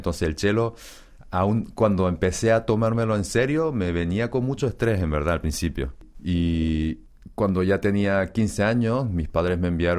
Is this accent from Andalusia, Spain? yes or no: no; Canary Islands, Spain; also born or lived in Korea; No, nací en Corea y luego, pues, por el trabajo de mi padre, nos fuimos todos para Gran Canaria. Tenía 18 meses, creo que tenía. Al principio, cuando viví ahí, yo me consideraba español.